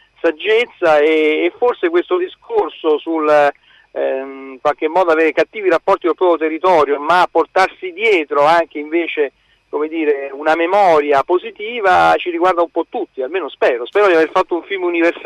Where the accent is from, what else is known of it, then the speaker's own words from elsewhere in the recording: Campania, Italy; born there; sono nato in quella terra, insomma ai piedi del Vesuvio, la mia famiglia è della zona del Nolano.